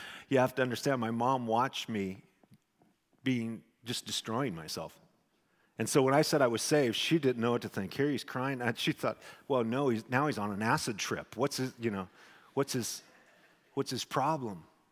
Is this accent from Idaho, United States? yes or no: yes; Twin Falls, Idaho, United States; I realized we were on the President Streets in Twin Falls, my hometown